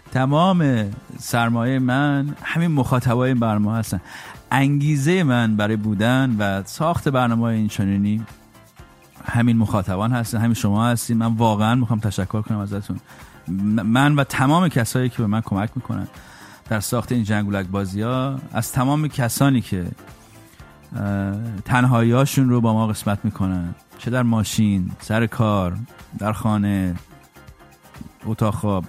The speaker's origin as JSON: {"language": "Persian", "country": "Iran", "moved": "yes", "said": "برای ما که خارج از ایرانیم"}